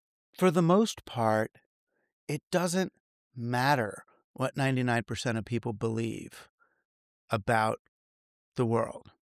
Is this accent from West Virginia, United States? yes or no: no; New York, United States; I mean, I was raised in New York. I thought all cities had grid patterns